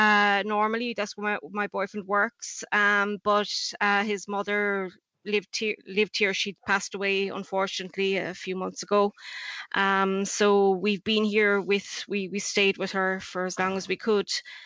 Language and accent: English; Cork, Munster, Ireland; now in Tunisia; I'm from Cork, but my boyfriend is Tunisian, so I'm currently in Tunisia.